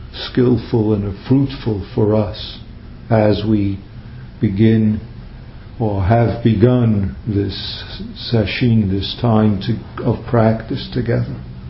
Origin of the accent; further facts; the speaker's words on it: New York, United States; accent: New York; Yes, my New York accent becomes a problem, especially since we're talking about marinating sauce.